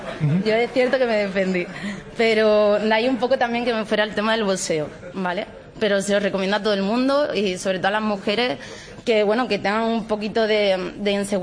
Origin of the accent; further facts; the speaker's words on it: Seville, Andalusia, Spain; Hombre, pues porque soy sevillana